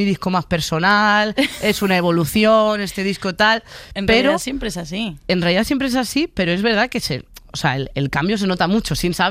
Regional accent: Cádiz, Andalusia, Spain; Ahora estoy un poco gaditana invernal, tú lo sabes. Que vale, yo sí. Durante el año no soy tan andaluza, pero luego ya volvemos.

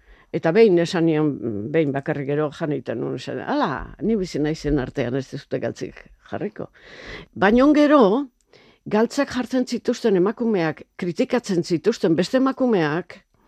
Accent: Hondarribia, Basque Country, Spain; gure ni ondarbitarra naiz. Gure herrian ez didate festetan berdintasunean parte hartzen uzten.

